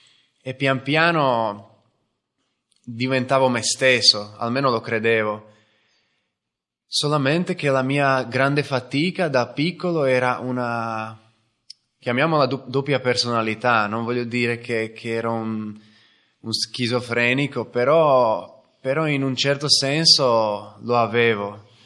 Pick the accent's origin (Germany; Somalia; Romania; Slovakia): Slovakia; Italian is a second language; moved away; le persone che presentavano la comunità nella mia terra, in Slovacchia, da dove vengo